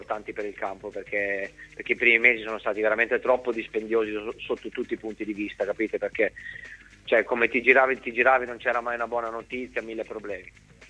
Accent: Emilia-Romagna, Italy; io sono romagnolo e poi mi sto trovando bene in città

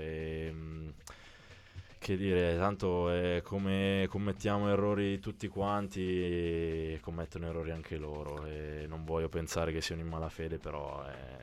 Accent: Umbria, Italy; So umbro, dai, tagliatelle e tartufo

